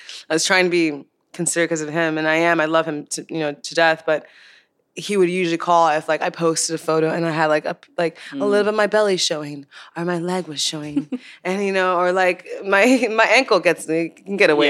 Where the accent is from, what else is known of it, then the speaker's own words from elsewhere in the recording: Chicago, Illinois, United States; moved away as an adult; also born or lived in Nigeria; now in Los Angeles, United States; I was born in Nigeria, but I moved to Chicago.